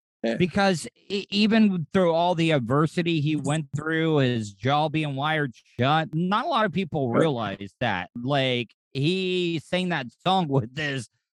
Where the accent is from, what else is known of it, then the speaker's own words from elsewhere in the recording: the South, United States; Now, you know, growing up in the South and stuff, it was all about country music and rock and roll